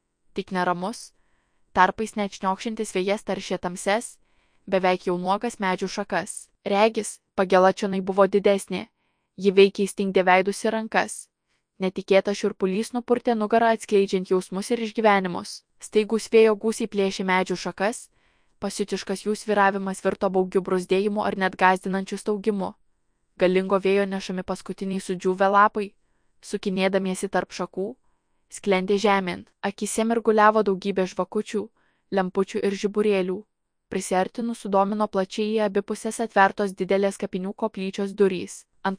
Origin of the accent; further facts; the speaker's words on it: Podlaskie Voivodeship, Poland; Gimiau ir augau lietuviškoje šeimoje Punsko, Seinų, Suvalkų krašte, iki 1920 metų priklausiusiame Lietuvai.